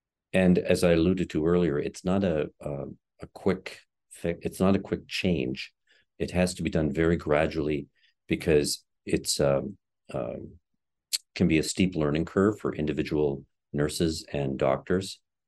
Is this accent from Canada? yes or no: yes; Nova Scotia, Canada; also born or lived in Ontario; I'm originally from Nova Scotia, and I had my early medical training here. And I worked in Ontario for over 30 years